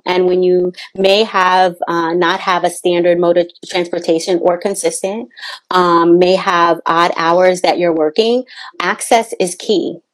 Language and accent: English; New York, United States; I grew up in New York. So I lived in Westchester, which is the suburbs.